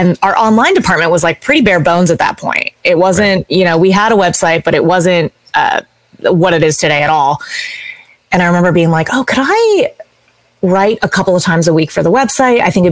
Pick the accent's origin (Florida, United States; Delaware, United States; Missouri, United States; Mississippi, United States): Delaware, United States; And after college, I moved home. I'm from Delaware